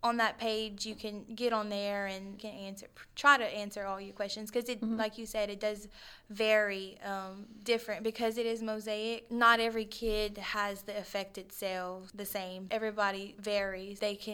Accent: Louisiana, United States; I'm from Louisiana.

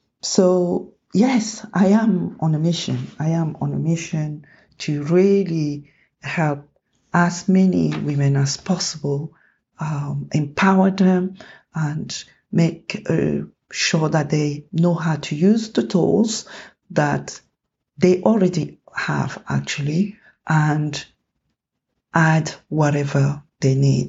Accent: Cameroon; I am originally from Cameroon in Central Africa.

